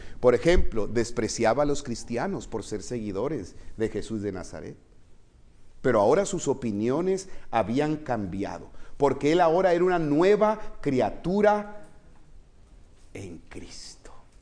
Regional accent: Cárdenas, Tabasco, Mexico; moved away; Yo ahí en mi ciudad, ¿verdad?, en mi pueblo, Cárdenas, Tabasco, la heroica Cárdenas, Tabasco.

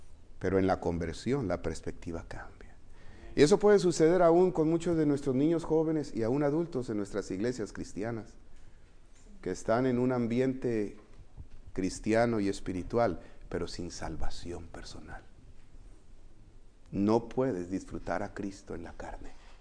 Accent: Cárdenas, Tabasco, Mexico; moved away; Yo ahí en mi ciudad, ¿verdad?, en mi pueblo, Cárdenas, Tabasco, la heroica Cárdenas, Tabasco.

